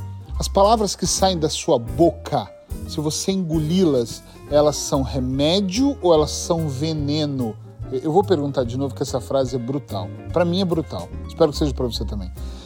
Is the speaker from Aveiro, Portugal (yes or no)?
yes; Aveiro, Portugal; eu sou de Aveiro.